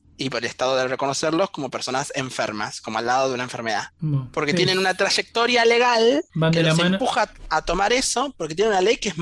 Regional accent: Liniers, Buenos Aires, Argentina; yo vivo muy cerca del conurbano, entonces tengo mucha relación, yo soy de Liniers

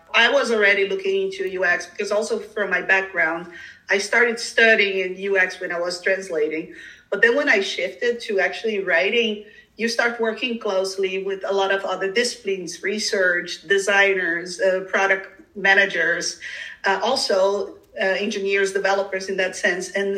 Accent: Brazil; moved away as an adult; now in Netherlands; So basically we have to go back to when I actually started working here in the Netherlands. Of course, I came from Brazil right after I graduated. I have a background in psychology.

